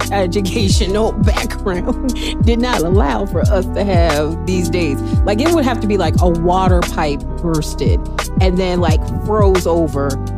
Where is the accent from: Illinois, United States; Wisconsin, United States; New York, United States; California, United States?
Illinois, United States; Chicago; even though I grew up in Chicagoland, right, if it snowed, we still went to school.